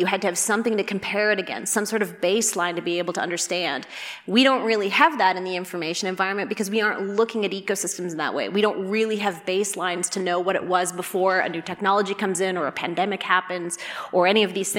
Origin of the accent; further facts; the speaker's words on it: Canada; where I'm Canadian, and you had a town called Sudbury